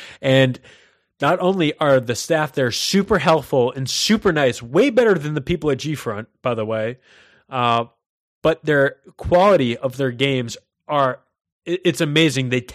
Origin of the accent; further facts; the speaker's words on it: United States; that's not always the case when you're dealing with being an American in Japan